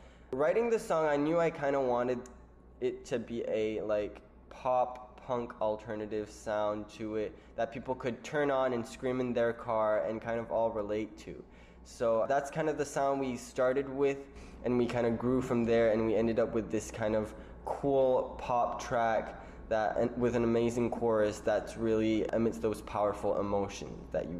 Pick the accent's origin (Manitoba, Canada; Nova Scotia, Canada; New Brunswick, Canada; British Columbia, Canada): New Brunswick, Canada; now in Toronto, Canada; I'm an alternative singer-songwriter from the East Coast. I come from New Brunswick, and I currently reside in Toronto, Ontario.